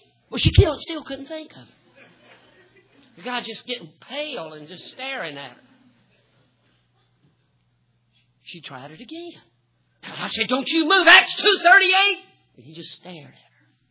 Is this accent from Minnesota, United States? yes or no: no; North Carolina, United States; now in Iowa, United States; And I'm from North Carolina. I've spent 39 winters in Iowa, but I'm a southern redneck.